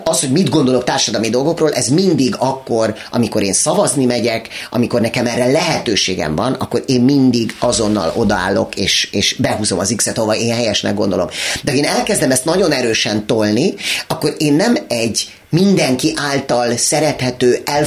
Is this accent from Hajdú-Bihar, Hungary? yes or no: no; Budapest, Hungary; én budapesti vagyok, itt is születtem